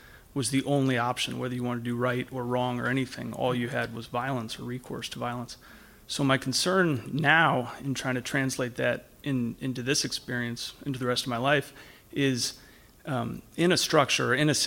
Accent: Oakland, California, United States; I'm from Oakland.

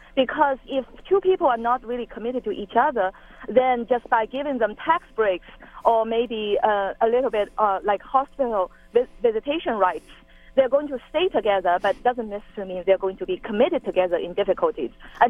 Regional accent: China; I was pro-traditional marriage because I was from China, a very traditional family.

